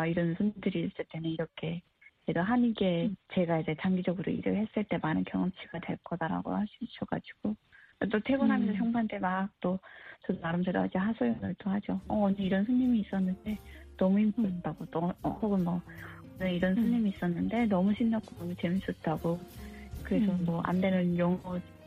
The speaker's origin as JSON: {"language": "Korean", "country": "North Korea", "said": "저희가 이제 또 북한에서 온 걸 알았거든요. 나는 북한에서 왔는데"}